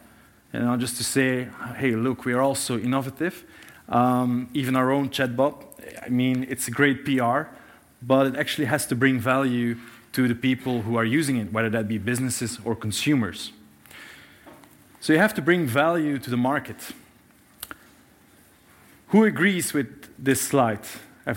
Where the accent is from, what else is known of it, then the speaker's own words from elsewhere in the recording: Belgium; I'm from Belgium, which is essentially a very small country with a very large problem because nothing really works in my country.